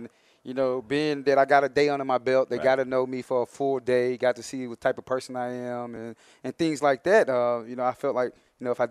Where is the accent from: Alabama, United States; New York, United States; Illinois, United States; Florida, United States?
Alabama, United States; Mobile; I never really seen snow before because I'm from Mobile, Alabama originally.